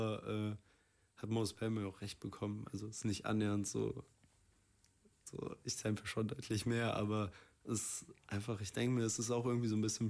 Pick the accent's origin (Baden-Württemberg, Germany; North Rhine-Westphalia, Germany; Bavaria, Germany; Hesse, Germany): North Rhine-Westphalia, Germany; Cologne; ich bin im Kölner Süden aufgewachsen, so bei meiner Mom in behüteten Verhältnissen